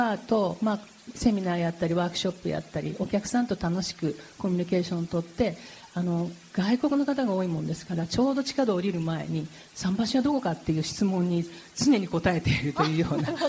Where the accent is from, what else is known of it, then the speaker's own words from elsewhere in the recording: Hatsukaichi, Hiroshima, Japan; 地元で廿日市出身なんですが、会社は広島市の方にありまして